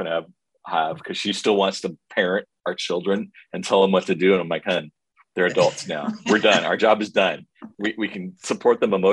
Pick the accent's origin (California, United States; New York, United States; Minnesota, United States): California, United States; San Francisco; like I grew up in San Francisco and see the things that we used to do as, you know, bored youth